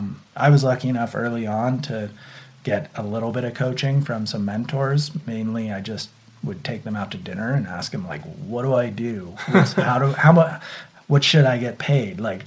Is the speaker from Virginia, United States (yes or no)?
no; Santa Cruz, California, United States; even though I grew up in Santa Cruz at the beach.